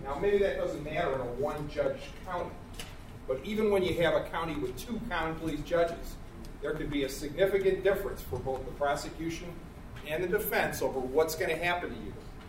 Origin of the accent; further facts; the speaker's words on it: Cleveland, Ohio, United States; I'm from Cleveland, Ohio. As we like to say, the People's Republic of Cleveland.